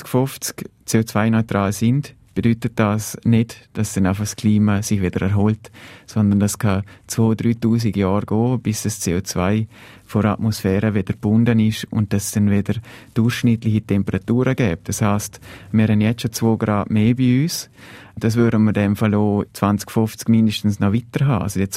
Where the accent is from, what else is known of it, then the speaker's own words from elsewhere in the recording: Liechtenstein; ich hoffe, dass wir als Liechtensteiner proaktiver sind und uns da nicht zurücklehnen